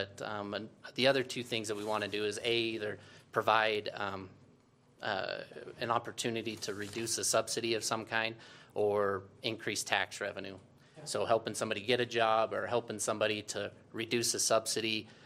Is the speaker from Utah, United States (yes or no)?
yes; Tropic, Utah, United States; I grew up in Garfield County. My wife's from Panguitch, and I'm from a little town, Tropic.